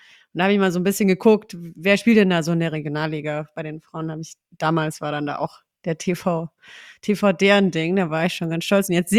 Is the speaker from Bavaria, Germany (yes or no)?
no; Tübingen, Baden-Württemberg, Germany; now in Frankfurt, Germany; ich komme aus Tübingen und habe angefangen, Fußball zu spielen